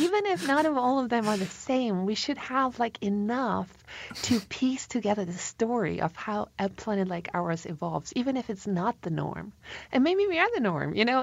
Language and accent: English; Kuchl, Salzburg, Austria; English is a second language; so I'm from Austria, a tiny country.